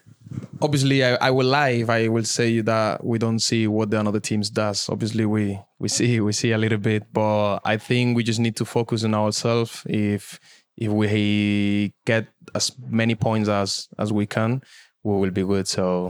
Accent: Malaga, Andalusia, Spain; English is a second language; now in Leeds, United Kingdom; I'm from Malaga, and you go Malaga and you see Madrid, Barca, everything.

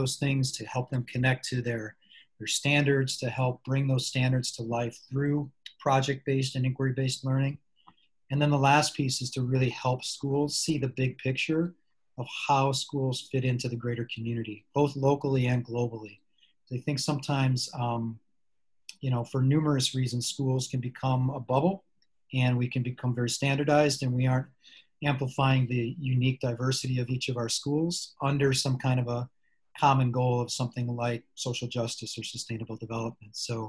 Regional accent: Chicago, Illinois, United States; I grew up in Chicago, right? So outside of Chicago, I grew up with my mom and my sister.

